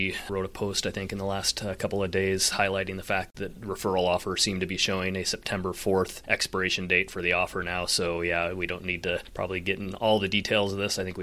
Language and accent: English; Portland, United States; I know my old Kmart that I grew up going to in Portland here just burned down the other day.